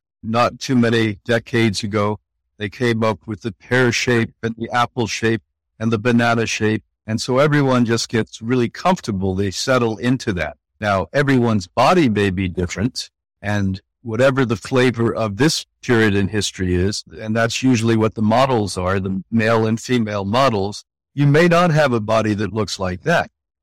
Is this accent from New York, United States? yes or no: yes; New York, United States; And of course, I'm from New York in America.